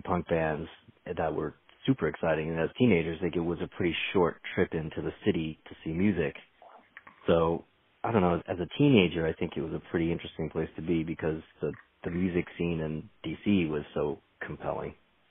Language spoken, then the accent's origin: English; Fairfax, Virginia, United States; Yep. Yeah, I am. Yeah, I grew up in Fairfax, Virginia. So, you know, a few minutes outside Washington, D.C.